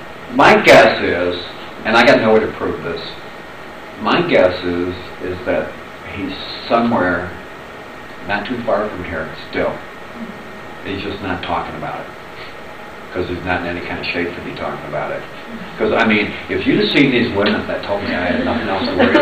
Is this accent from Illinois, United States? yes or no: yes; Illinois, United States; He was on the police force in the town we grew up in outside of Chicago, and was a good friend of my father's.